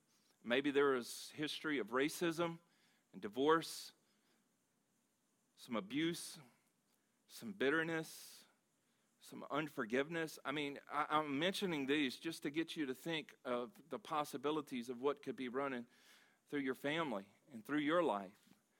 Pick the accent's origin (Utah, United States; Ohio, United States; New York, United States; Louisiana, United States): Louisiana, United States; one of the things that I know just from growing up, like let's say Louisiana, and growing up in Louisiana, there's a party culture that is there.